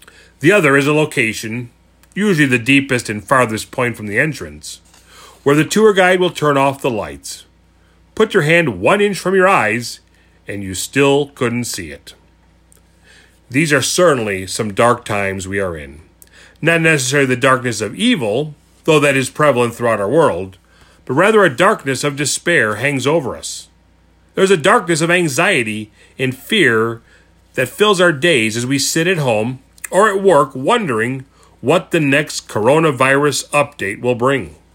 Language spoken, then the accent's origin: English; Chicago, Illinois, United States; I told him my biggest qualification was the fact that I was from Chicago like him